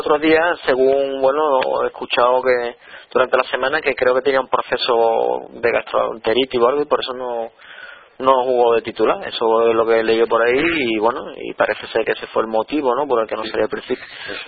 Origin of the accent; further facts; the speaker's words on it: Ceuta, Spain; mira que vivo aquí, soy de Ceuta